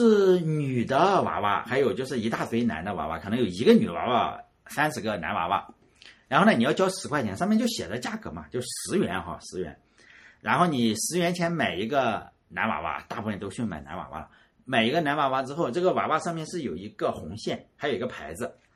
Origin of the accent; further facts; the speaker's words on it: Shandong, China; 因为我山东人，这个会磕头是吧？